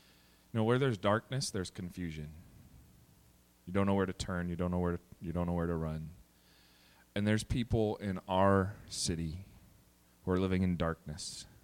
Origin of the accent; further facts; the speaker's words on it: Grand Rapids, Michigan, United States; I know growing up in Grand Rapids, we'd go down to Twin Cities Outreach and go knocking on doors and door-to-door witnessing